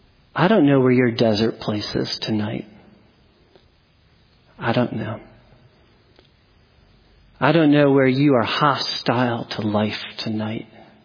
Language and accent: English; New Jersey, United States; When I grew up in New Jersey, public school, you know, I had a lot of nerdy friends.